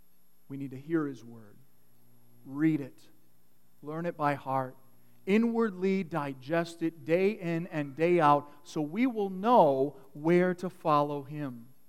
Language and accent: English; Michigan, United States; For those of you who don't know, I'm from Michigan